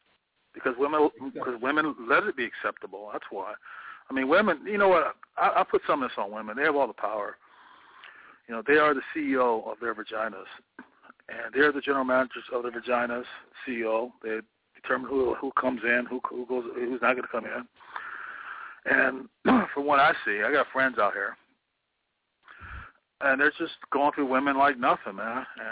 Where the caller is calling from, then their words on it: Milwaukee, Wisconsin, United States; And, you know, I'm calling in from Milwaukee, Wisconsin.